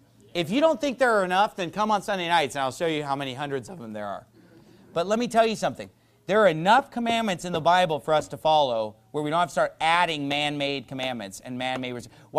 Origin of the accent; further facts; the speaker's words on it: United States; born there; I was born in America. I am an American.